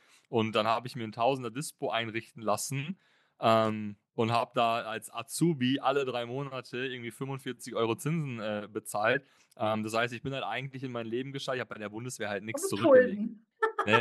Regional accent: Bochum, North Rhine-Westphalia, Germany; Also ich bin ganz normaler Bochumer, habe mein Leben lang in Bochum gelebt, bin dort geboren, habe dort meine Schulen besucht

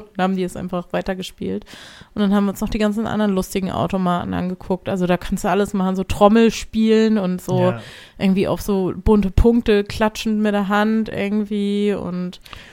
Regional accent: Hamburg, Germany; als Hamburger kennen wir natürlich Regen zu Genüge.

